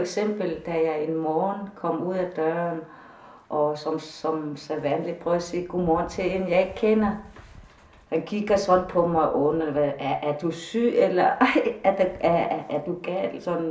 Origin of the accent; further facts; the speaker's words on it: Greenland; Når jeg siger, at jeg er fra Grønland